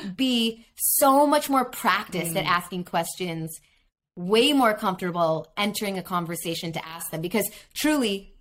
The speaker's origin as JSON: {"language": "English", "town": "Chicago", "region": "Illinois", "country": "United States", "moved": "as an adult", "lives_now": "Los Angeles, United States", "said": "This is why I moved to LA from Chicago."}